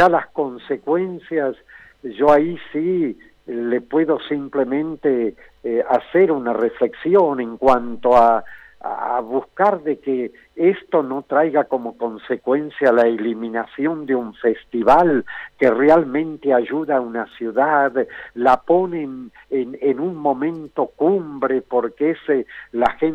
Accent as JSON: {"language": "Spanish", "country": "Argentina", "said": "ni como argentinos, ni como hombres que realmente queremos respetar lo humano"}